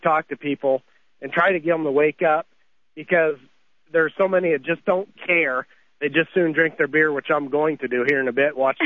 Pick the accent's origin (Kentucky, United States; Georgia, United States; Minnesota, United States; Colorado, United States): Minnesota, United States; But the whole point is I'm from Minnesota, and I was about 100 miles from where I live.